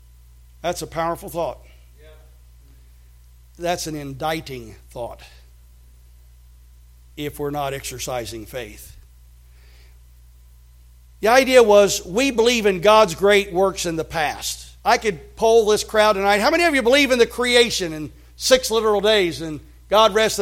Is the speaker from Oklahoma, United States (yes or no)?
no; Indiana, United States; I grew up in Indiana and I loved basketball.